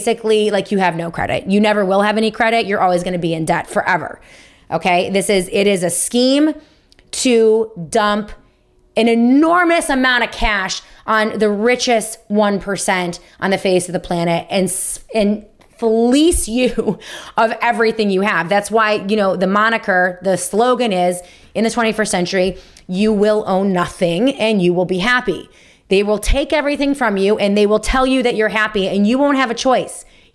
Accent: New York, United States; I grew up in Wayne County

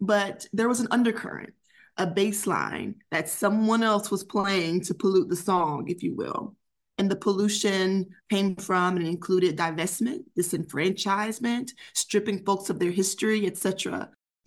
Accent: Meridian, Mississippi, United States; So, as I mentioned, I'm from Mississippi, a place called Meridian, Mississippi.

